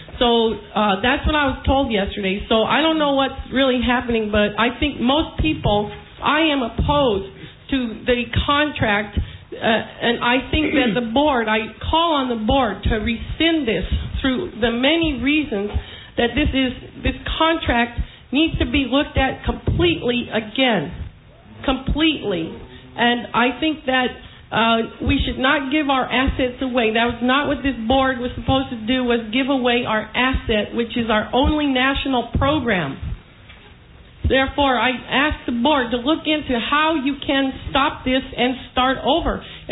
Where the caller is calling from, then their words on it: New York, United States; Well, I'm … from the New York listening area, a member of Pacifica, WBAI, and a KPFT subscriber as well.